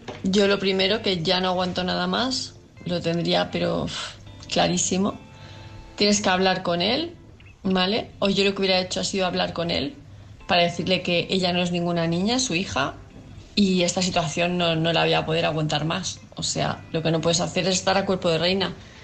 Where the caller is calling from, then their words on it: Palma, Balearic Islands, Spain; de Palma de Mallorca